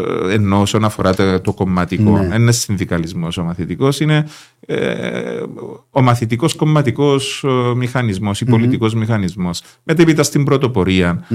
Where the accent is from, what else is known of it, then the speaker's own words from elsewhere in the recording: Nicosia, Nicosia District, Cyprus; γεννήθηκα και ζω ακόμα εντός των τυχών πόλεων της Λευκωσίας, παρά το γεγονός ότι η γονή μου χτίσα στο πλατή το 1986 και είχαμε μετακομίσει.